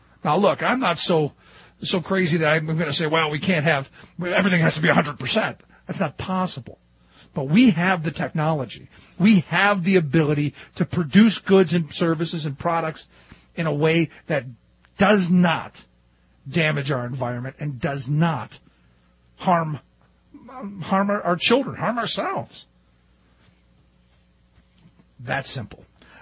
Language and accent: English; Cleveland, Ohio, United States; Look, I grew up in Cleveland, home of one of the worst environmental disasters with a river that caught on fire